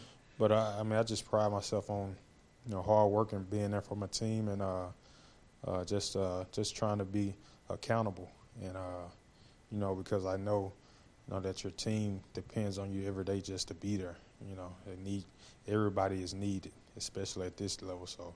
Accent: Tennessee, United States; just happy to be back here in my home state and to be playing for the Titans

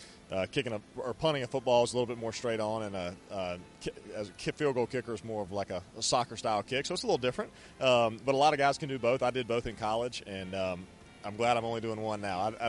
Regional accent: North Carolina, United States; I grew up in North Carolina, so there's some pretty good barbecue where I'm from, too.

